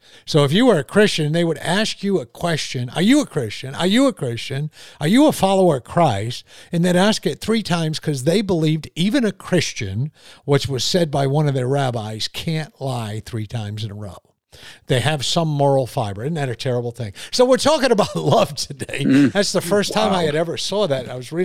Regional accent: Connecticut, United States; But one of the things, so I grew up in Connecticut.

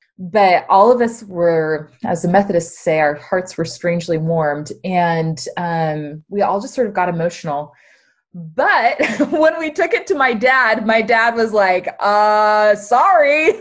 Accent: Lake Oswego, Oregon, United States; I was actually born over at St. Vincent's Hospital, so I am a native Oregonian, and I was raised down in Lake Oswego, 15511 Tanager Drive. My parents are still there.

